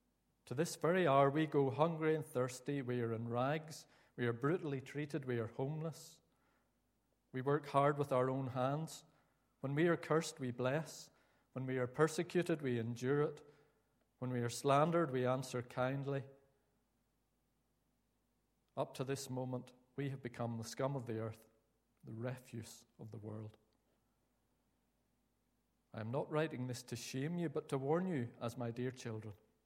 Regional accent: Northern Ireland, United Kingdom; I'm sure you've already worked out after just a few words that I'm from Northern Ireland.

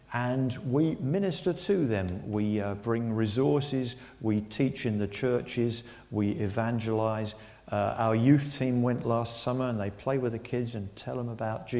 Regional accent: Stockton-on-Tees, North East England, United Kingdom; we come from Stockton-on-Tees, just about halfway up the east coast of the United Kingdom mainland.

